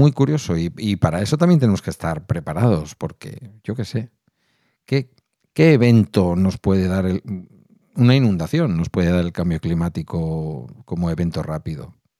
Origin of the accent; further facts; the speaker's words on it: Basque Country, Spain; pues eres que soy vasco, pero tampoco me parece tan fría.